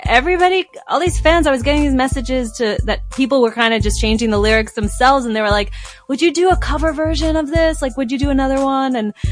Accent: Brooklyn, New York, United States; Oh yeah, well maybe I'll start with that. I am from Brooklyn, New York.

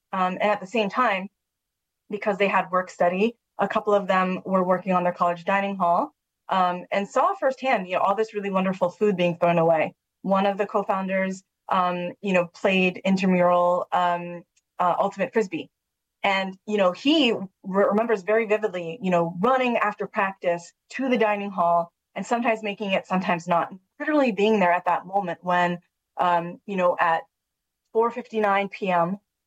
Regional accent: New England, United States; born or raised there; also born or lived in Pittsburgh, United States; now in Washington, United States

